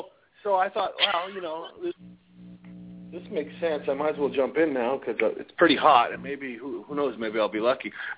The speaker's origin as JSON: {"language": "English", "town": "Ottawa", "region": "Ontario", "country": "Canada", "tie": "born or raised there", "said": "I was growing up in Ottawa. It's not so wild."}